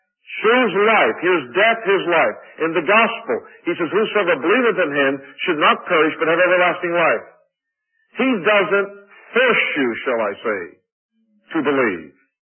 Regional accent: Rochester, New York, United States; I come from Rochester, and that's the home headquarters of Xerox.

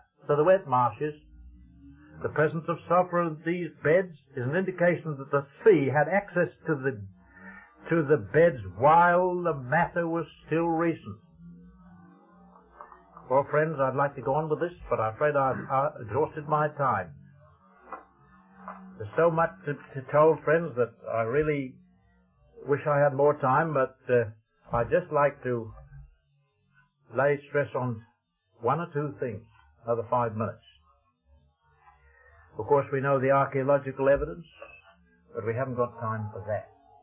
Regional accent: Australia; When I got back to Australia after 45 years, I'm an Australian.

